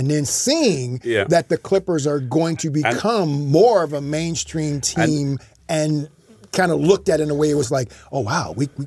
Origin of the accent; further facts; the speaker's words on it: Chicago, Illinois, United States; now in Los Angeles, United States; I am from Chicago. So I am a diehard, a diehard Chicago Bulls fan.